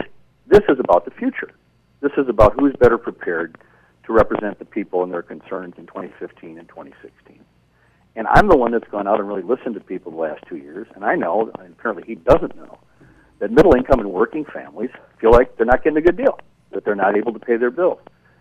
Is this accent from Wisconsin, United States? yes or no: yes; Janesville, Wisconsin, United States; My father, growing up, when I was growing up in Janesville, my parents, they believed in civility.